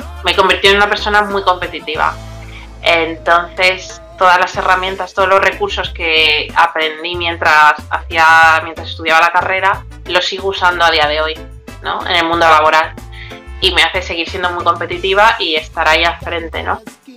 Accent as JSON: {"language": "Spanish", "country": "Spain", "said": "No me ven tanto como guineana, porque, o sea, culturalmente soy española y de nacionalidad también, pero sigo siendo negra"}